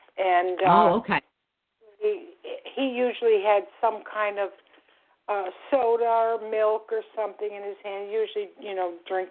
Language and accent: English; Buffalo, New York, United States; now in Florida, United States; I'm calling from Florida. I'm originally from Buffalo, so I'm very familiar with Lilydale.